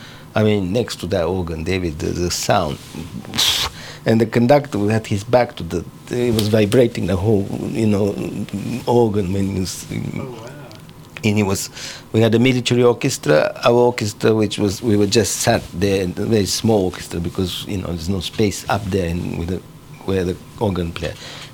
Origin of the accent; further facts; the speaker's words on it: Russia; because I grew up in Russia